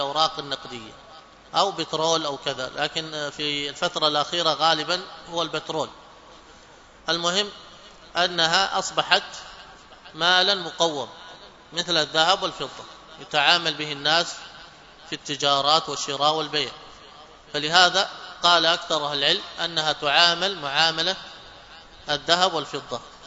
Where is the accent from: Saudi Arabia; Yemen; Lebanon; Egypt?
Yemen; وزكاة الفضة قد يكون هنا عندنا في اليمن ليس لها قيمة محددة